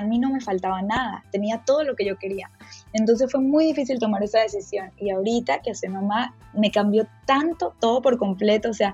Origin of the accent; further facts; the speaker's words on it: Venezuela; moved away; eso es algo que me encanta de vivir fuera de mi país, que en mi país nunca hubiese conocido a toda esta gente. Me hubiese siempre quedado rodeada de puros venezolanos.